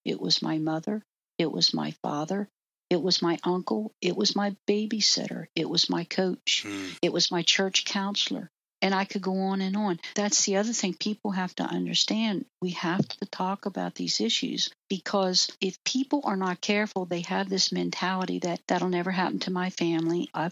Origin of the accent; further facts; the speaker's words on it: West Virginia, United States; I'm not that old, but I was raised in West Virginia. Mm-hmm. West Virginia is almost heaven.